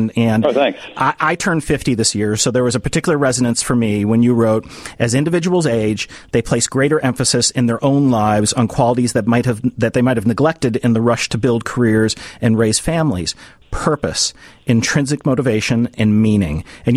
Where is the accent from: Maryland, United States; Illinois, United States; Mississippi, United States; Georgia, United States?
Illinois, United States; Kenilworth; I mean, I grew up in Kenilworth, you know, and while we were probably the, you know, poor people in Kenilworth, it was still Kenilworth.